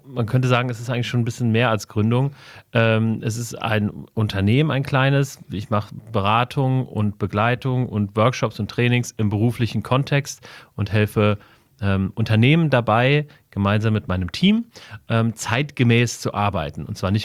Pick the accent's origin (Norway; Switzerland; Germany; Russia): Germany; Wiesbaden, Hesse; born there; Ich bin in Wiesbaden geboren. Wir sitzen gerade in Wiesbaden.